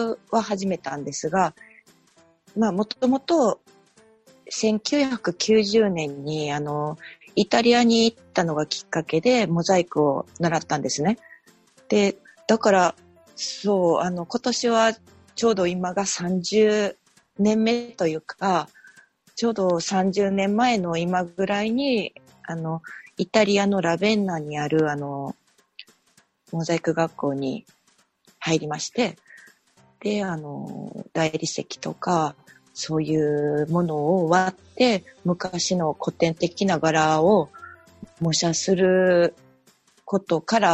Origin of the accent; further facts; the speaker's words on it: Kyoto, Japan; ずっと私京都生まれで京都育ちなんで、